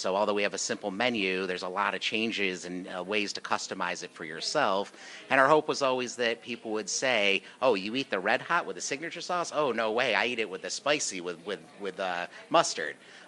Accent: Buffalo, New York, United States; I grew up with in Buffalo, New York. I spent most of my life in Buffalo in the Rochester area. I went to school in Rochester.

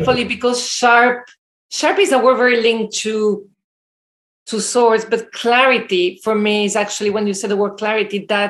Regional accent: Belgium; also born or lived in Latin America; I grew up in Latin America. So even though I'm from Belgium, so I have like a melting pot of culture.

